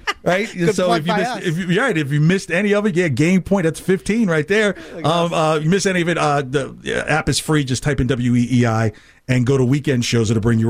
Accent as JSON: {"language": "English", "region": "New Jersey", "country": "United States", "lives_now": "Boston, United States", "said": "There is no town, I'm from New Jersey."}